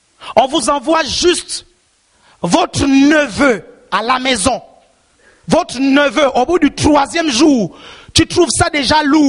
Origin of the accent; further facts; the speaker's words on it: Divenié, Niari, Republic of the Congo; born there; Moi, je suis né au Congo-Brazzaville, dans un village appelé Divenié. Un vieux village. Je suis né là-bas.